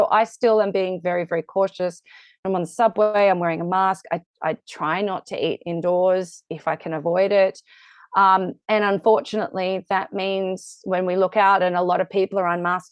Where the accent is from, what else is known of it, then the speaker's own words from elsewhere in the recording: Australia; I'm very Australian about it.